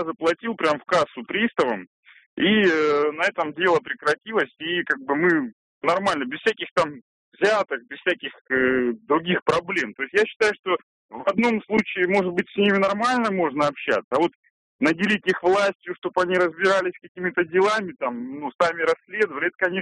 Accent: Saint Petersburg, Russia; вот я из Санкт-Петербурга.

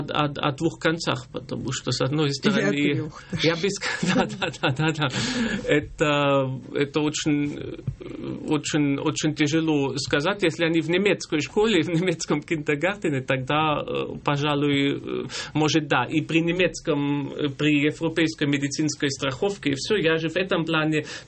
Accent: Germany; поскольку я сдержанный такой немец

